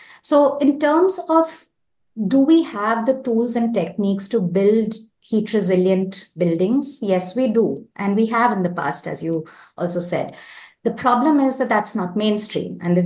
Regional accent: North India, India; Growing up in North India, I have experienced us drinking cooling drinks

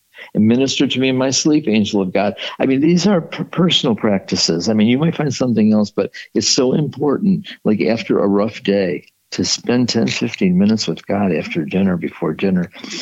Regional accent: Detroit, Michigan, United States; So we drove Friday night. We stopped in Kalamazoo. We're from Detroit.

